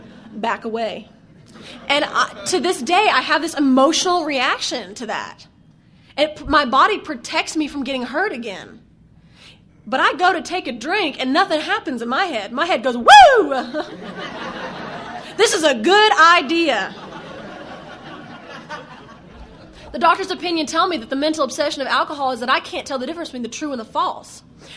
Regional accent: the South, United States; accent: Southern; Good God, my accent's coming out really bad, isn't it? I don't even think I sound this Southern when I'm in the South.

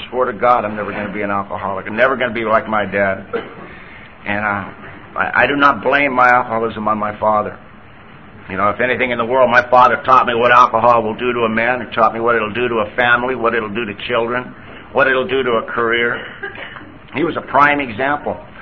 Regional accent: Vista, California, United States; I was raised in Vista, up the road a bit. It was a little town when I was a kid, and my father's Irish and Sioux. My mother's Irish and Cherokee.

